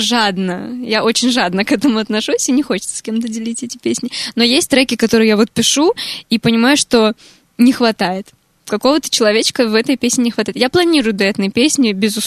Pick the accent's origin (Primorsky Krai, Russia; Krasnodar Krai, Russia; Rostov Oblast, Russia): Krasnodar Krai, Russia; Krasnodar; Я вообще из Краснодара, там лето до октября, так что...